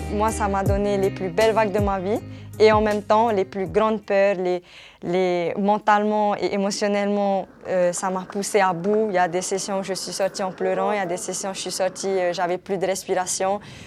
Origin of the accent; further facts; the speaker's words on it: Huahine, Leeward Islands, French Polynesia; Je suis de Huahine, île à 30 minutes.